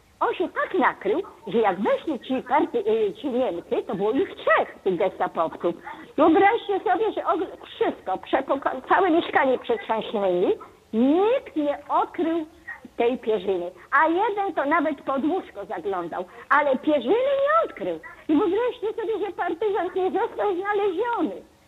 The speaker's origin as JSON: {"language": "Polish", "town": "Starachowice", "region": "Świętokrzyskie Voivodeship", "country": "Poland", "said": "Ja jestem ze Starachowic."}